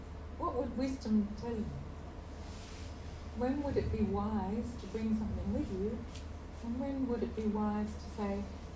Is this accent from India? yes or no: no; Australia; You don't have to hold tightly to being Australian. I don't have to hold at all to being Australian.